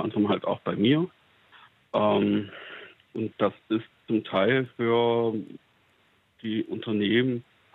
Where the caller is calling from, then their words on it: Weimar, Thuringia, Germany; ich komme aus Weimar in Thüringen